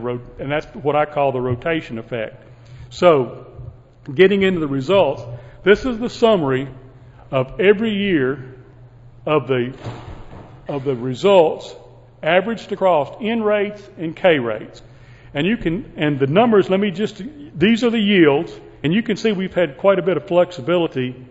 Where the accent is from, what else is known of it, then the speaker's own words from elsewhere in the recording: Midwest, United States; since I came from the Midwest, trained from the University of Illinois, I saw corn grow